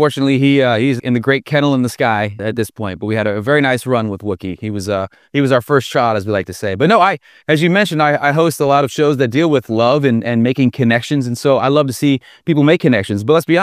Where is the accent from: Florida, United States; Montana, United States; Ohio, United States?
Ohio, United States; Cincinnati; Grew up in Cincinnati, and those are my three cats in old Cincy.